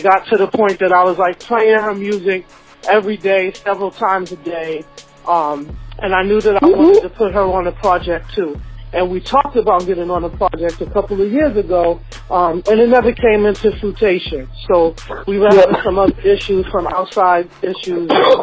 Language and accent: English; Boston, Massachusetts, United States; I'm from Boston, Massachusetts, and … is another artist that's here in Boston, Mass.